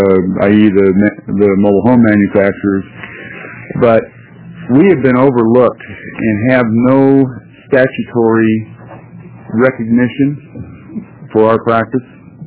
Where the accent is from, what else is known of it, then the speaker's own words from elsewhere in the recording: Grants Pass, Oregon, United States; Chair Nelson, members of the committee … from Grants Pass, Oregon